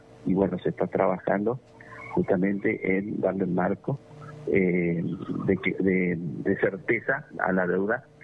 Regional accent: Chaco, Paraguay; Yo soy chaqueño de origen, uh-huh, y vivo en el Chaco, o sea que para mí es algo muy cercano también.

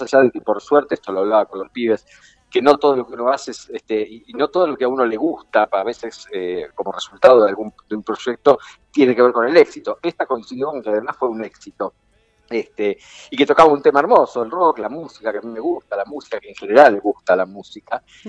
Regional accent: La Plata, Buenos Aires Province, Argentina; donde yo soy de La Plata

